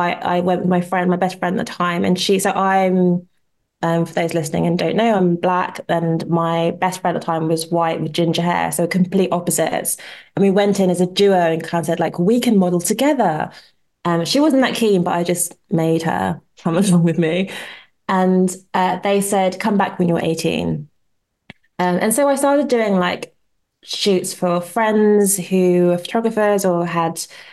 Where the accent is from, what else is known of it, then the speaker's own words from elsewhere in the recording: Nigeria; my parents are Nigerian, I'm Nigerian, and she was very, that Nigerians are quite proud.